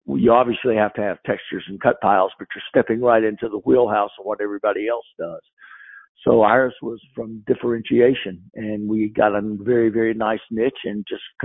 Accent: North Carolina, United States; also born or lived in Georgia; now in Dalton, United States; I'm a native Georgian, but I grew up in North Carolina.

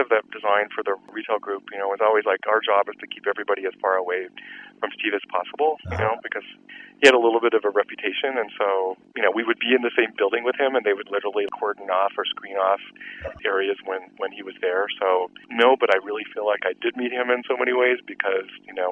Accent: Canada; also born or lived in Los Angeles / San Diego; now in San Francisco, United States; I hail from Canada originally, and then I went to school in Los Angeles and worked my first 10 years of my career down in San Diego. And 1995, I moved up to San Francisco

